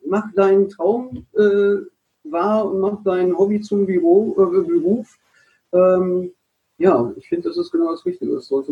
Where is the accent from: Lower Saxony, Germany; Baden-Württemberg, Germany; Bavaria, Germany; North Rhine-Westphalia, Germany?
North Rhine-Westphalia, Germany; Duisburg; now in Dortmund, Germany; ich bin 47, werde im Februar 48. Ich bin in Duisburg groß geworden. Wohne derzeit in Dortmund.